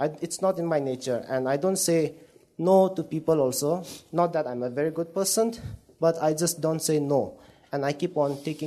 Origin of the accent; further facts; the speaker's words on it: Manipur, India; I'm from Manipur.